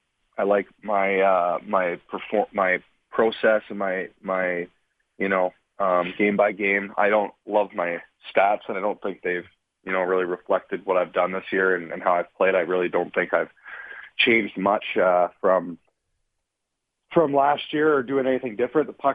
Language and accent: English; Ontario, Canada; I'm from Ontario. I'm so close to here